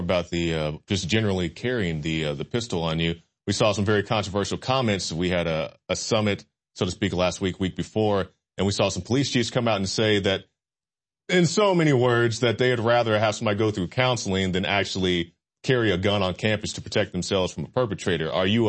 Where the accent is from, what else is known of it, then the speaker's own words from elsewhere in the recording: Oklahoma, United States; Because, Mike, just in my home state of Oklahoma, I think, was it 2013, 2012, we passed open carry.